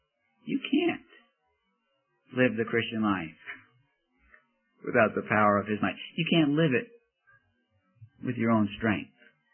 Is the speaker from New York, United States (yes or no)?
yes; Coney Island, New York, United States; And one of the things about growing up in Coney Island with all of the lights, the glitter of the Ferris wheels and the loop-the-loops and everything else, and steeplechase.